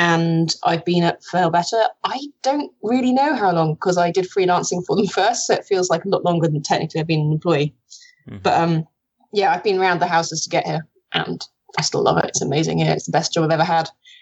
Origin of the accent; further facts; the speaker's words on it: England, United Kingdom; And as an English person, actually saying that means something, because we're not allowed to boast, not allowed to be proud.